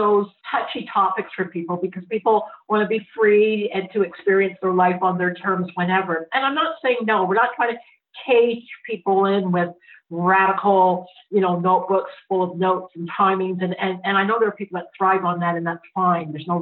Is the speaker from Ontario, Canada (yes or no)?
yes; Ontario, Canada; I came from Ontario, but the feeling is the same, the feeling of being an alien.